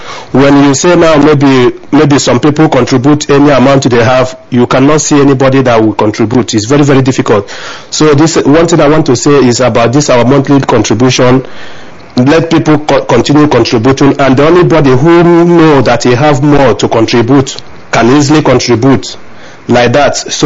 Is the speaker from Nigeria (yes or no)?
yes; Amucha, Imo, Nigeria; now in Switzerland; I'm from Amucha in Njaba local government.